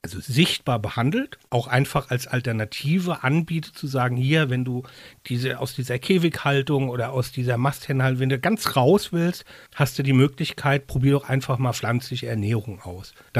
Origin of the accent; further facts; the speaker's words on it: Mainz, Rhineland-Palatinate, Germany; ich bin ja auch hier in Mainz zur Schule gegangen.